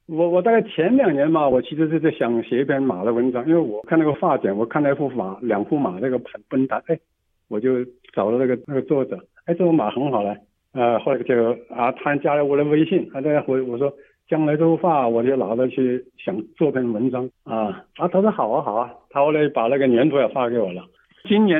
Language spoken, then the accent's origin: Chinese; Guangzhou, Guangdong, China; moved away as an adult; now in Australia; 我来自广州，1987年秋来了，是39年，将近40年了，正式退休了。我本身是属马的，是我生于1954年，是甲午马， 这个木马了。